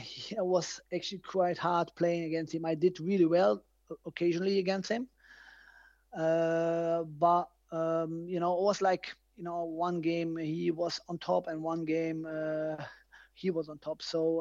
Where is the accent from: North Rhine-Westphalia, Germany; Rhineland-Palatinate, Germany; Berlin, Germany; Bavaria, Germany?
North Rhine-Westphalia, Germany; Aachen; English is a second language; He's from my hometown here in Aachen, but he lives over in Scotland.